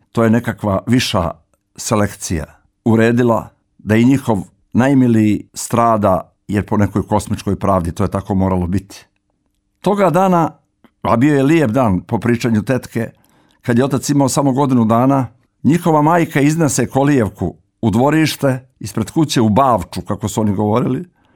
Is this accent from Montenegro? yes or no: yes; Nikšić Municipality, Montenegro; U kraju odakle sam ja u mom zavičaju, u Župi Nikšićkoj, od vajkada je vrlo prisutan i živ